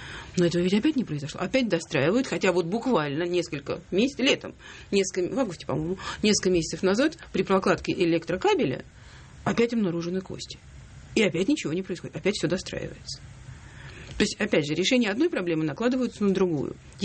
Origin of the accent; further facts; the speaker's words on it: Saint Petersburg, Russia; В том числе на северо-западе, так сказать, из которого я приехала, из Санкт-Петербурга.